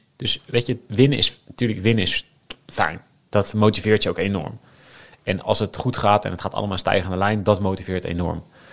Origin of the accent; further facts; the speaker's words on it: Limburg, Netherlands; Ik kom uit Limburg.